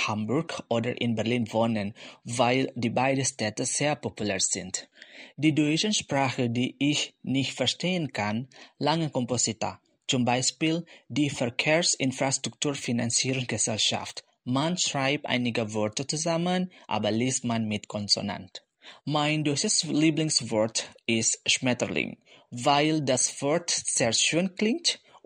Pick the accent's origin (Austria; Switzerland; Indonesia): Indonesia; North Sulawesi; German is a second language; now in Germany; Ich komme aus Indonesien, aus Nordsulawesi. Heute wohne ich in Mecklenburg-Vorpommern